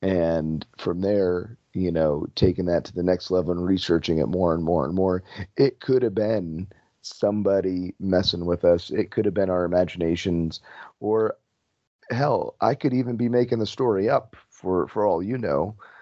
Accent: New Jersey, United States; also born or lived in Florida; Yeah, well, I was originally from New Jersey. My family's up here, and I had moved down there for the fiance, like I said.

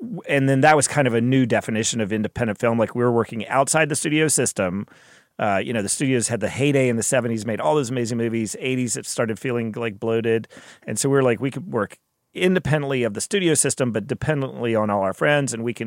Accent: Davidson, North Carolina, United States; Well, growing up in Davidson, North Carolina, not a lot to do.

